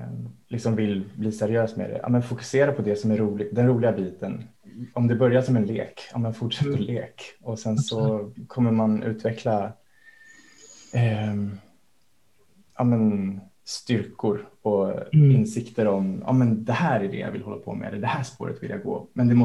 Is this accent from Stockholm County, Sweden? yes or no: yes; Stockholm, Stockholm County, Sweden; Jag är uppvuxen i Stockholm, en liten del i Stockholm som heter Gröndal, i en musik och alltså en musikintresserad och musikpraktiserande familj kan man säga.